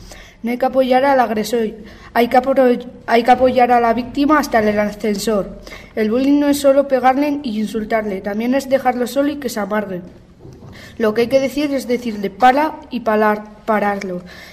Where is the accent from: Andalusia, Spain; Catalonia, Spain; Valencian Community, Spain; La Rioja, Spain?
La Rioja, Spain; Nájera; soy de Nájera, tengo 13 años y he hecho un rap sobre el bullying infantil.